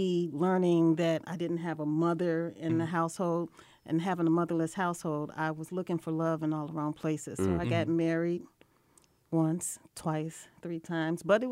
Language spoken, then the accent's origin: English; Chicago, Illinois, United States; I'm raised from Chicago, born and raised.